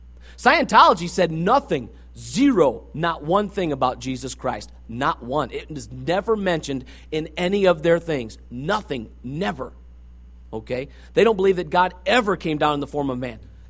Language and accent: English; Michigan, United States; I'm from Michigan, dude. I ain't nothing to do with California, okay?